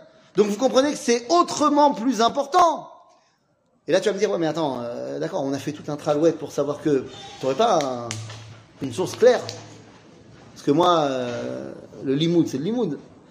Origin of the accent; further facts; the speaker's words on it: Poland; accent: Polish; French is a second language; Bon, je le dis mal, hein, parce que c'est mon accent polonais.